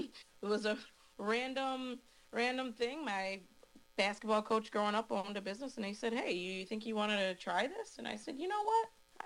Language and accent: English; Racine, Wisconsin, United States; I was a south sider. I was definitely a Southsider. I went to Wisconsin Lutheran School for K to 8, and then I begged and begged and begged to go to Park High School